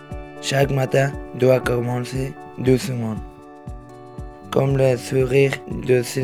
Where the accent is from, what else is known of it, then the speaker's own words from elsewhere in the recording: Afghanistan; French is a second language; now in France; J'ai 18 ans, bientôt 18 ans. Je suis arrivé en France en 2015. Je viens d'Afghanistan, de la ville de Paran.